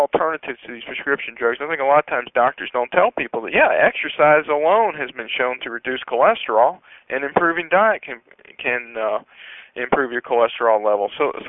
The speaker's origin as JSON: {"language": "English", "country": "United States", "said": "I, for one, as an American, you know, that's about as basic a right as there is"}